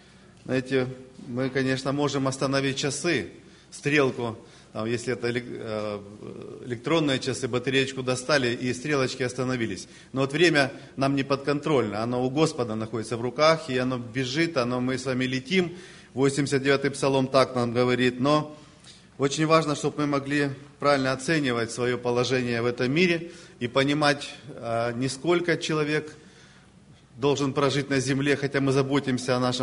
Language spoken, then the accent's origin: Russian; Donetsk, Donetsk Oblast, Ukraine; У нас тоже как-то было крещение в Донецке, откуда я сам родом, из Украины.